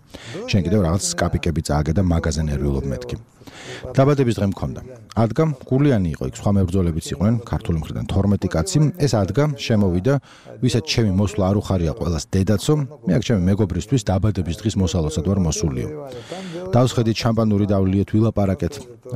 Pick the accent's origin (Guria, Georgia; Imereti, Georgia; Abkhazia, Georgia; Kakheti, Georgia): Abkhazia, Georgia; Sukhumi; also born or lived in Gulripshi; ძირძველი სოხუმელი ვარ. სოხუმში დავიბადე. გულირიფში ვცხოვრობდი. გულირიფში შოთა რუსთაველის სახელობის სკოლა დაამთავრე.